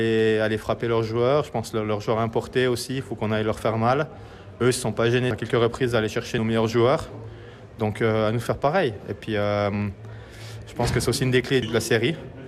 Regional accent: Fribourg, Switzerland; J'ai grandi à Fribourg avec Sean Hines comme partenaire

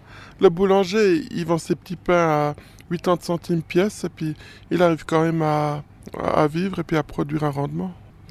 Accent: Switzerland; On n'est pas étranger, on est suisse.

